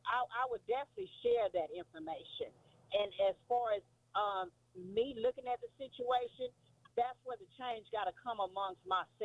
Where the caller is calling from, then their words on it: Pineville, Louisiana, United States; I'm calling from Pineville, Louisiana.